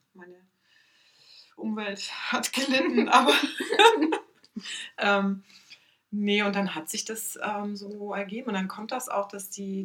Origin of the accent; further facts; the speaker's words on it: Hamburg, Germany; Ich bin in Hamburg groß geworden und bin dann immer nur in den Sommerferien komplett bei meiner Oma gewesen.